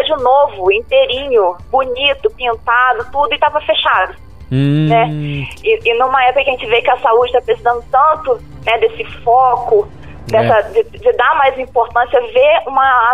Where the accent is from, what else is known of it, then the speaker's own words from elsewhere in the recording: Rio de Janeiro, Brazil; accent: carioca; Não, meu sotaque carioca não deixa eu mentir, né?